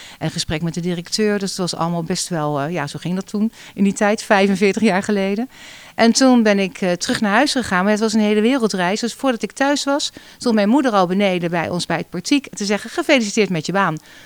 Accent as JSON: {"language": "Dutch", "town": "Rijswijk", "region": "South Holland", "country": "Netherlands", "said": "Nee, ik ben geen Capels. Ik kom uit Rijswijk, bij Den Haag."}